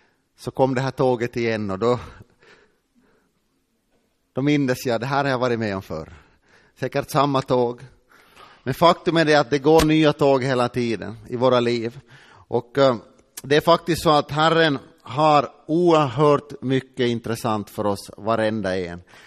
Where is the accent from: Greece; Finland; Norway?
Finland; Ostrobothnia; Och jag var hemma i Österbotten.